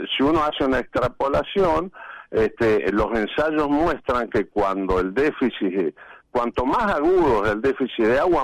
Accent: Argentina; que somos acá de Argentina

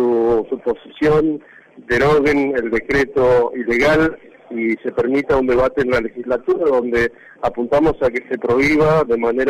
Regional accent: Mendoza, Argentina; Y a nosotros, como argentinos, como a Mendoza, no le queda una riqueza.

